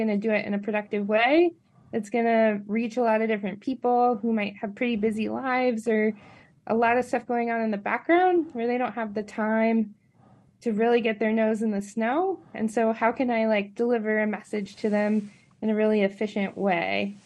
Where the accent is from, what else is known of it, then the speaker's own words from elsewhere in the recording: Juneau, Alaska, United States; I grew up in Juneau in Southeast Alaska.